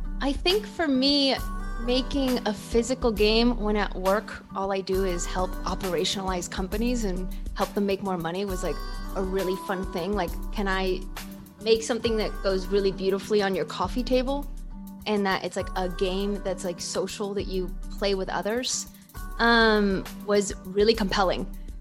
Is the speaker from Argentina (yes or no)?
no; Spain; Yo creo que eso es la razón que sé que todavía sí que soy algo española.